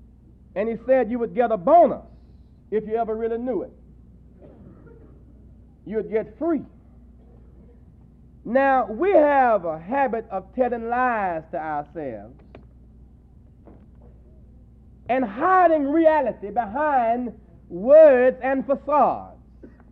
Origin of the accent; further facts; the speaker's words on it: South Carolina, United States; You know, I'm from South Carolina.